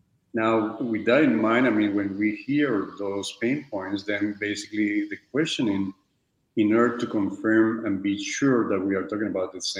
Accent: United States; from the United States.

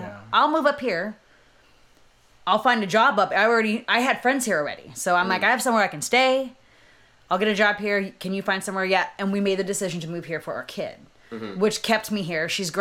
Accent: Fairfield, California, United States; now in Sacramento, United States; I have lived in Sacramento for 20 years, but I am from Fairfield.

